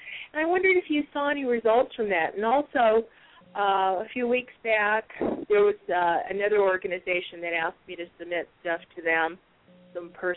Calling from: Arizona, United States; I'm calling from Arizona.

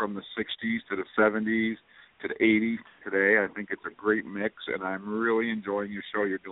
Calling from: Rutland, Vermont, United States; Well, I'm calling from Rutland, Vermont tonight

